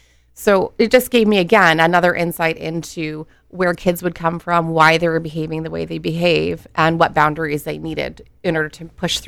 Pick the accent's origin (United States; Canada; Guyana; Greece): Canada; Toronto, Ontario; I was born and raised in Toronto, which may give some people some insight, especially on the island here, because I always have to defend that I'm from Toronto.